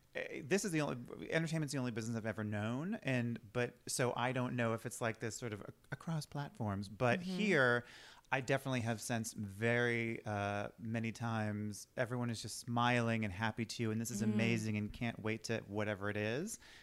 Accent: Boston, Massachusetts, United States; now in Los Angeles, United States; I'm like a Los Angelino now, so everything I'm saying could be insulting towards myself. But just, I'm from Boston, and it's like a big education town

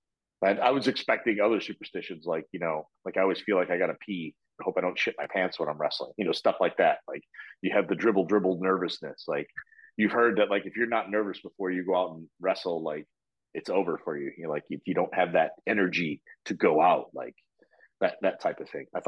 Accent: Chicago, Illinois, United States; I grew up on AWA in Chicago. That's, I'm born and bred in the city.

